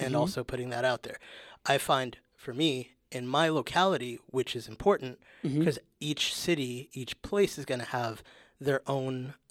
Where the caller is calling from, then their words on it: New York City, New York, United States; Yeah, I'm talking from New York City.